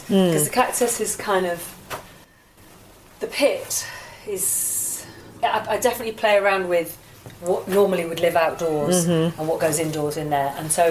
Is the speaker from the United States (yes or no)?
no; Yorkshire and the Humber, United Kingdom; I grew up in Yorkshire, East Yorkshire, and they were four doors down from my house.